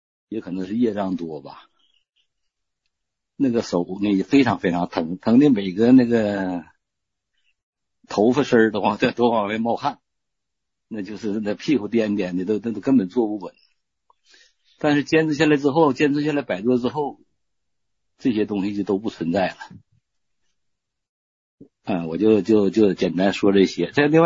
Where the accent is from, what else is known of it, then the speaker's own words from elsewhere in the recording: Jilin, China; 我是吉林的